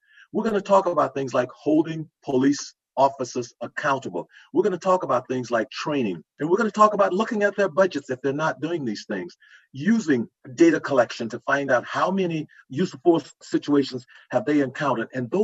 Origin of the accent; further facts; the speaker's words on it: Louisiana, United States; Growing up in Louisiana, my grandmother raised me.